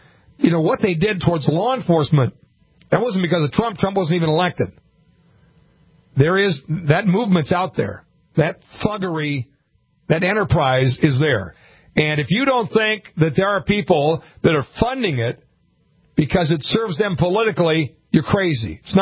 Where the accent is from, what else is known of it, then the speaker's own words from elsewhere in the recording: Dickinson, United States; I'm from Dickinson.